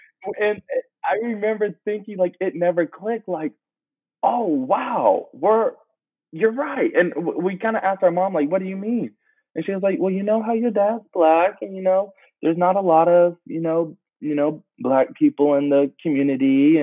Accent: Atlanta, Georgia, United States; So being biracial, half black and half white, growing up in Atlanta, which is a very diverse city

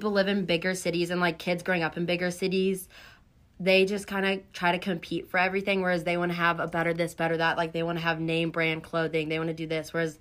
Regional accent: St. Louis, Missouri, United States; I'm from St. Louis. I'm from a small town outside of St. Louis, and I played soccer with people from like the city of St. Louis

